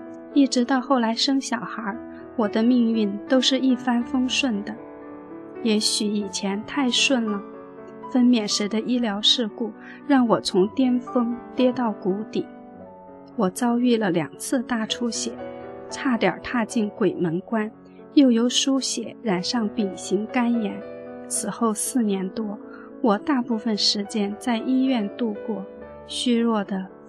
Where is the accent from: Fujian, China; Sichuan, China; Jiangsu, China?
Sichuan, China; also born or lived in Beijing; 我出生在四川，从小就是个乖学生，考上北大那年，我的母校就是四川绵阳南山中学